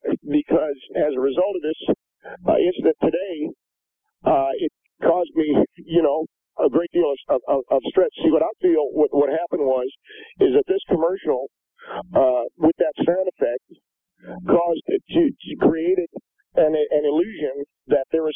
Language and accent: English; Corona, California, United States